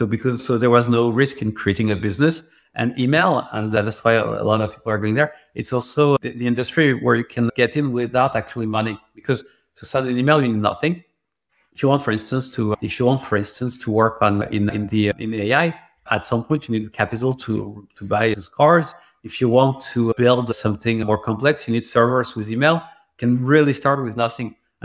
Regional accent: France; English is a second language; moved away as an adult; so I'm from France. And in France, the reason I actually started a business is I couldn't have a good job offer.

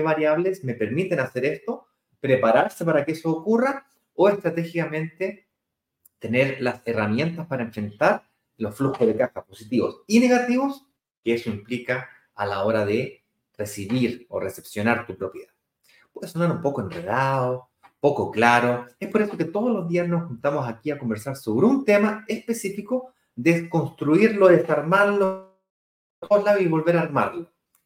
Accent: Chile; now in Brazil; yo vivo en Brasil, pero invierto en Chile. Soy chileno, obviamente, nacido y vivido en Chile, y yo vivo acá porque soy casado con una hermosísima y maravillosa mujer brasilera.

